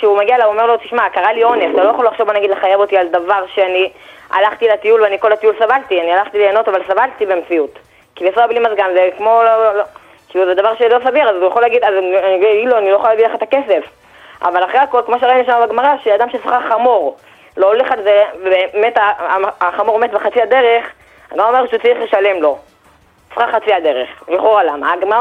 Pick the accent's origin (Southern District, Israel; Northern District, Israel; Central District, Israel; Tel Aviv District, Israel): Tel Aviv District, Israel; Bnei Brak; אני מבני ברק.